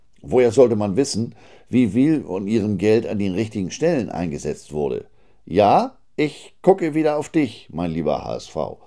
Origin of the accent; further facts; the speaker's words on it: Germany; accent: German; Und das lag jetzt nicht an meinem harten deutschen Akzent